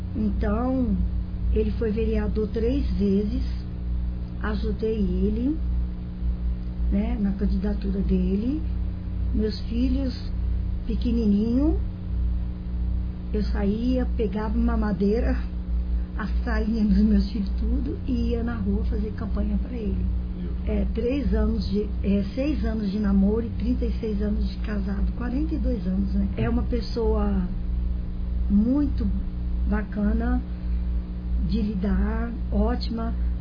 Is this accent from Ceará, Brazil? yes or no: no; Brasília, Federal District, Brazil; Ele trabalhava lá e eu sou de lá, de Brasília.